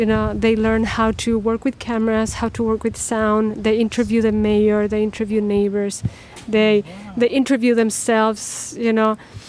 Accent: Chile; English is a second language; now in United States; I'm an immigrant. I'm from Chile originally. Mm-hmm. And I've been living in the Midwest the better part of 25 years.

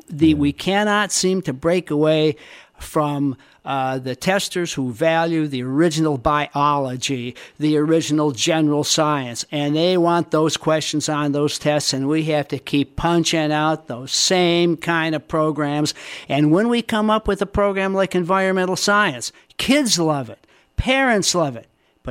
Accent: Chicago, Illinois, United States; I think I became a passionate outdoors person because I grew up in Chicago and I couldn't stand it.

